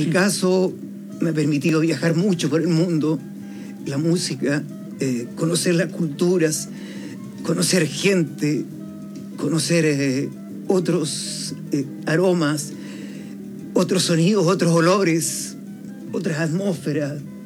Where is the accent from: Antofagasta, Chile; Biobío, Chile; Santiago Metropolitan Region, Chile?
Biobío, Chile; Concepción; Entonces, como yo vengo de Conce.